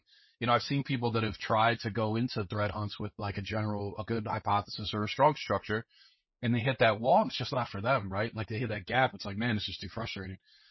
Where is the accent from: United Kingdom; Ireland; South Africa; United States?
Ireland; I'm Irish and I'm stubborn